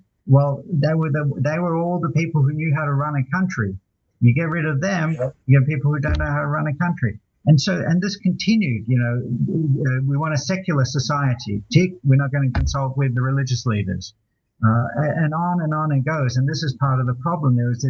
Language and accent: English; Australia; Now, I'm Australian.